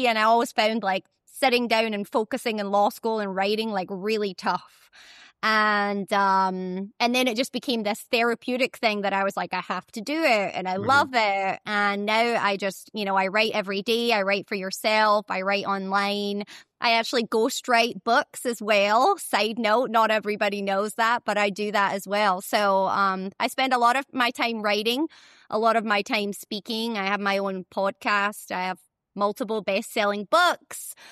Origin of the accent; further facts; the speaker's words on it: Scotland, United Kingdom; moved away as an adult; now in United States; I am obviously born and raised in Scotland. I was a lawyer there before I moved to the US.